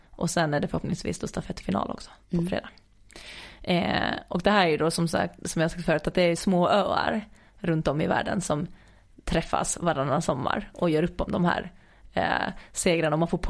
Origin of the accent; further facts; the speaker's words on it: Åland, Finland; Så att det är mycket bättre support på idrotterna på Öspelen än hemma på Åland för den, det laget.